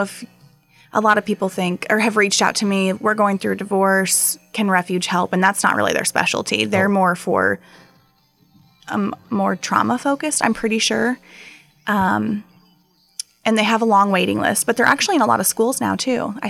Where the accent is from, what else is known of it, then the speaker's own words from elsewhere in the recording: Bethalto, Illinois, United States; also born or lived in South Roxana; Well, actually, I grew up in South Roxana and Bethalto. My dad was a South Roxana police officer.